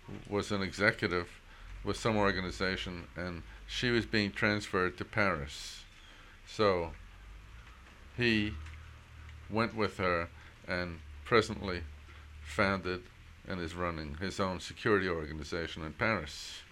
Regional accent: Scotland, United Kingdom; now in United States; Lena worked with AT&T all her time since we came from Scotland.

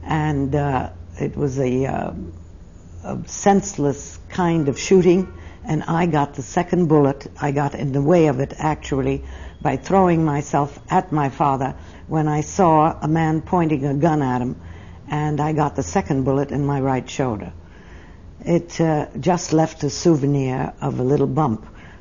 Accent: Brooklyn, New York, United States; born there; I was born in the United States, in Brooklyn, New York, on 4th of July

